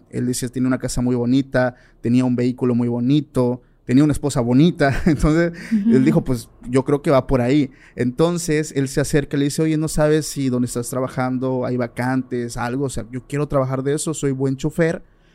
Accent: Oaxaca, Mexico; yo soy del estado de Oaxaca

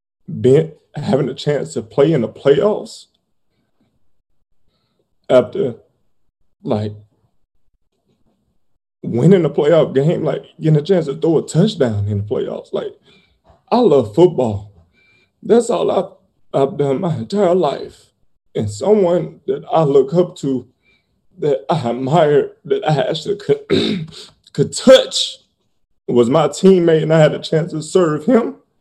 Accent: Bessemer, Alabama, United States; I don't understand the impact that him and a lot of other quarterbacks had on me as a quarterback growing up in Bessemer, Alabama.

